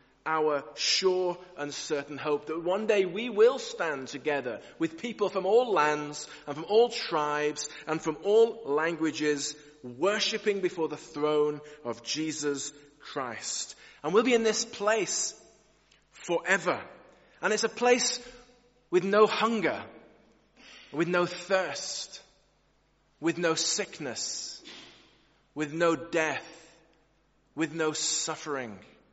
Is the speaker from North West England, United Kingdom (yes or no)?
yes; North West England, United Kingdom; born there; I was born in England, in Lancashire.